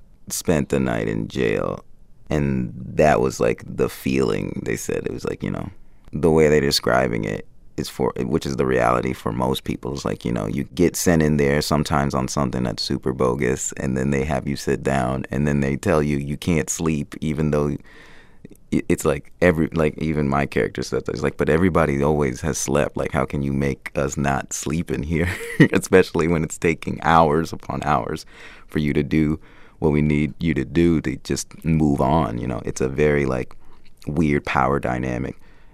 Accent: Stone Mountain, Georgia, United States; I grew up in a suburb called Stone Mountain.

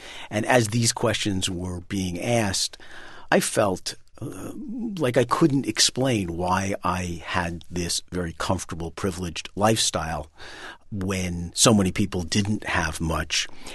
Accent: New York, United States; I mean, I grew up on Park Avenue and went to private schools.

